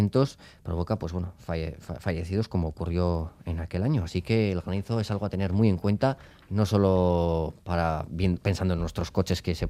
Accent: Pamplona, Navarre, Spain; Soy de Pamplona, como bien sabéis

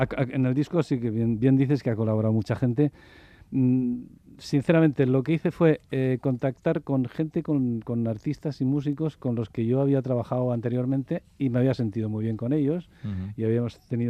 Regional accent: San Sebastián, Basque Country, Spain; now in Barcelona, Spain; aunque soy donostiarra, vivo en Barcelona Y bueno, vengo por aquí bastante, pero bueno, es mi... Yo siempre digo, soy nacido en San Sebastián y adoptado en Barcelona.

